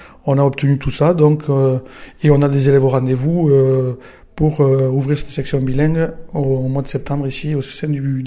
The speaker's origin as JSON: {"language": "French", "region": "Nouvelle-Aquitaine", "country": "France", "first_language": "Béarnais", "second_language": "French", "said": "Je suis moi-même béarnais attaché à ma langue natale et maternelle, je dirais, puisque j'ai appris le français un peu plus tard."}